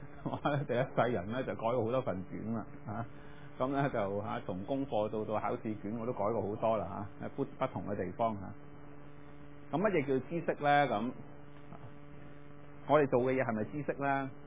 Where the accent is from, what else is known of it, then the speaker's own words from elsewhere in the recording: China; 我哋中國人